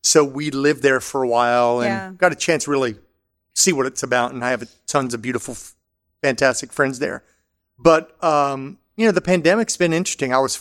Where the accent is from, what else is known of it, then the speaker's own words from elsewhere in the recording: West Virginia, United States; I mean, I grew up in West Virginia and I miss it every day and I love the weather.